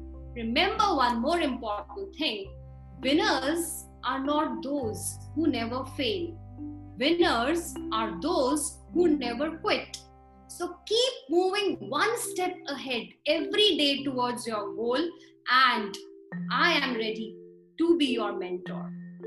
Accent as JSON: {"language": "English", "country": "India", "said": "And being an Indian, it is like automatic. It is inbuilt in us. It's our culture, our traditions that we need to spread across the world."}